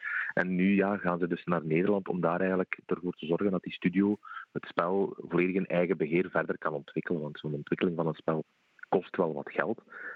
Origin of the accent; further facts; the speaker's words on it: Belgium; Dus daar mogen we als Belg zeer fier op zijn